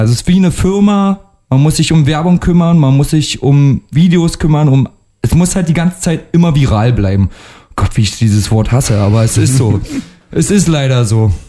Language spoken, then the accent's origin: German; Potsdam, Brandenburg, Germany; born there; also born or lived in Werder; Ich bin gebürtiger Potsdamer, habe aber zwischenzeitlich 12 Jahre in Werder gelebt, wo sich natürlich Fuchs und Hase gute Nacht sagen.